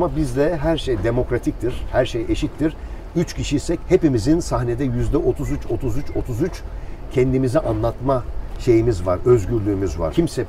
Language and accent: Turkish; Istanbul, Turkey; born there; Ben şansıma burada doğdum, İstanbul'da doğdum.